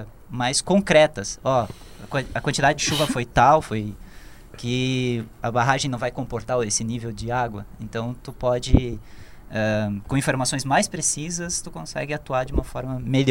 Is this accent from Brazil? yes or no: yes; Santa Catarina, Brazil; Eu vivi, eu nasci no Alto Vale do Itajaí, então eu passei pelas enchentes de 83, 84